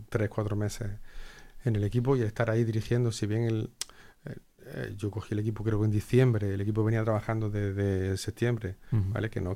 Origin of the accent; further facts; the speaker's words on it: Almería, Andalusia, Spain; Sí, yo al final soy de Almería.